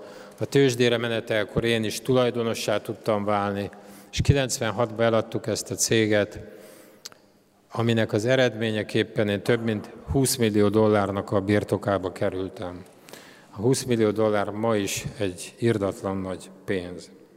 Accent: Tiszalök, Szabolcs-Szatmár-Bereg, Hungary; also born or lived in Szombathely; Szombathelyen születtem, Szabolcsban, Tiszalökön nevelkedtem gyerekként, de a gimnáziumot már Szombathelyen fejeztem be. Egy évig voltam katona Szegeden, és utána az akkori Német Demokratikus Köztársaság fővárosában, Berlinben végeztem el a közgazdasági egyetemet.

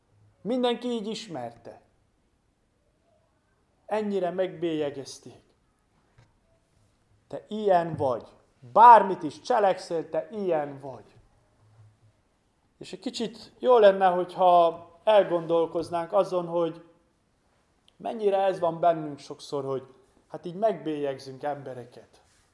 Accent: Zizin, Brașov County, Romania; A szülőfalumban, ugye ez Brassó mellett Zajzonban

